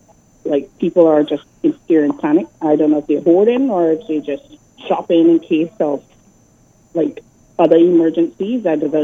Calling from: Toronto, Ontario, Canada; Okay, so I'm calling from Toronto.

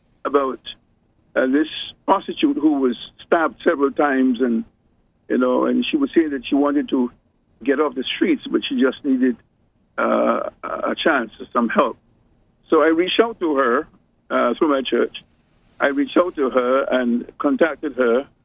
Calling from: Brooklyn, New York, United States; Yeah, from Brooklyn, New York. I'm calling from Brooklyn, New York.

